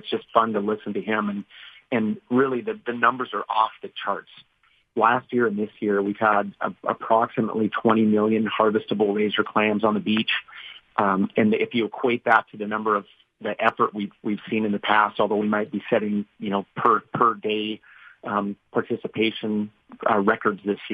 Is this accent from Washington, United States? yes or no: yes; Arlington, Washington, United States; I was born on up in Arlington, you know, up near guys' country and grew up on the Stilly.